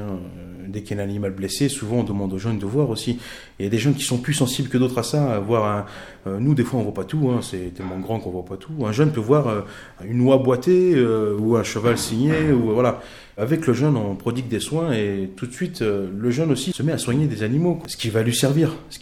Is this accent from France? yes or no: yes; Lyon, Auvergne-Rhône-Alpes, France; Je viens des banlieues populaires de Lyon. Et j'ai toujours baigné dans ça.